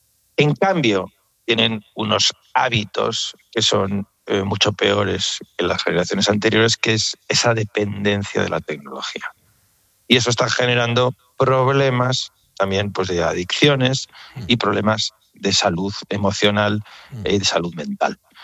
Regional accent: Basque Country, Spain; Sí, bueno, yo soy vasco

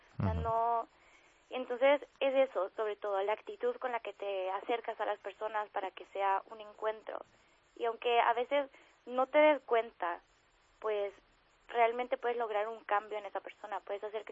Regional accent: El Salvador; now in Madrid, Spain; este apostolado comenzó en El Salvador, que es el país de donde vengo, y bueno, acabo de llegar a Madrid

